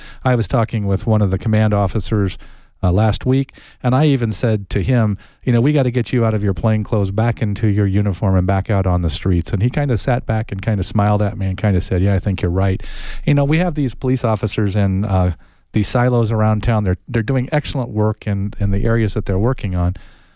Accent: Tucson, Arizona, United States; I think that I keep saying that when I grew up here in Tucson as a young man, it was a great place to grow up.

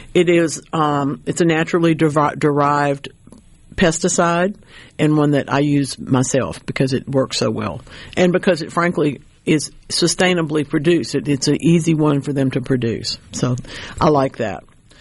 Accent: Louisiana, United States; there are parts that are in the very, very far south of my home state of Louisiana where the roads are not there anymore.

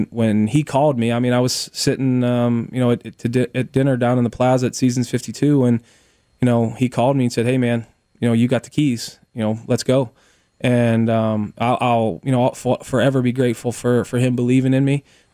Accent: Pittsburgh, Pennsylvania, United States; because I'm from Pittsburgh.

